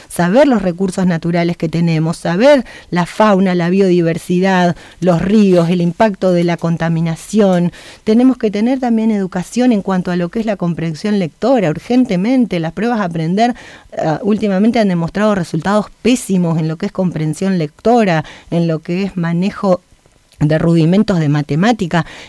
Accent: Argentina; nosotros como argentinos

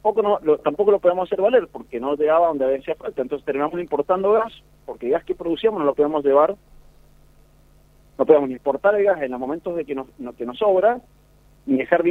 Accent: Argentina; lo importante somos los argentinos.

